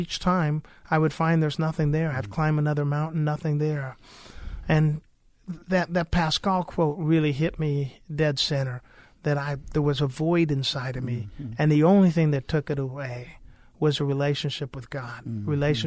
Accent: West Covina, California, United States; I grew up in West Covina, California, East L.A. County, in a blue-collar home.

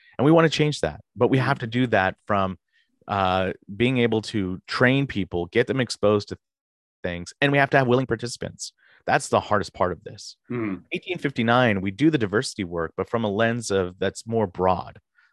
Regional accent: California, United States; Yeah, I grew up in the Bay Area

